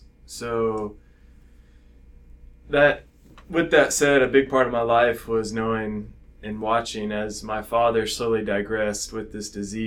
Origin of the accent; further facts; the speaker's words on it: Raleigh, North Carolina, United States; now in Kentucky, United States; I grew up in North Carolina, Raleigh, North Carolina, and have pretty much lived there my whole life till college and moved to Kentucky, which is now I'm here